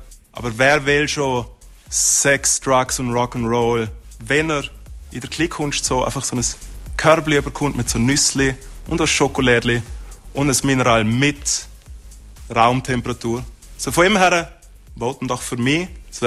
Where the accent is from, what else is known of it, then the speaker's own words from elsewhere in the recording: Liechtenstein; weil dort, wo ich herkomme, ist das Fernsehen wirklich sehr schlecht. Das Liechtensteiner Fernsehen ist nicht gut